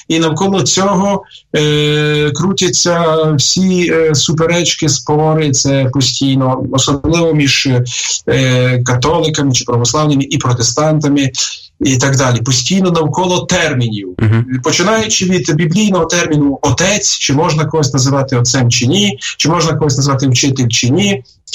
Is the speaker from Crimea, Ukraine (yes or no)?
no; Zakarpattia Oblast, Ukraine; у нас, наприклад, я походжу з Закарпаття.